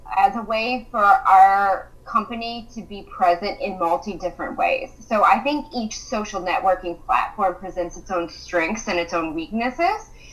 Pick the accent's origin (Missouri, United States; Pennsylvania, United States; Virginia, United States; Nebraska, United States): Virginia, United States; Williamsburg; And I'm from Williamsburg, Virginia.